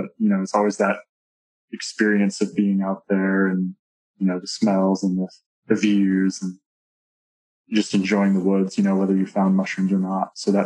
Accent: Santa Fe, New Mexico, United States; Like you said, I grew up in Santa Fe. I think it is the highest state capital in the U.S. So you get a lot of mountains, forests, conifer forests in the area.

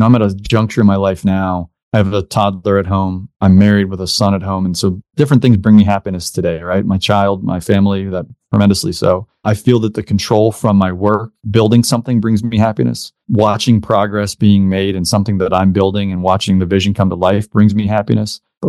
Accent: Pennsylvania, United States; a trade school in the town that I grew up in, or the area that I grew up in Pennsylvania.

